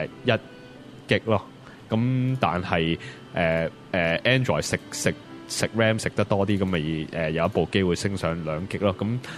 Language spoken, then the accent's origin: Chinese; United States; 我是美国的